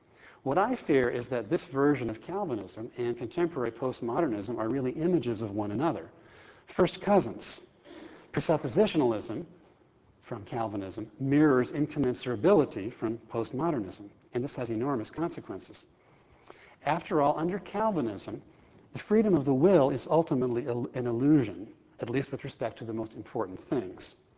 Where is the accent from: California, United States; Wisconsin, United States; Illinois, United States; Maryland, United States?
California, United States; I grew up in California, and you know, in some parts of the country, like where I am now, you see bumper stickers that say, honk if you love Jesus.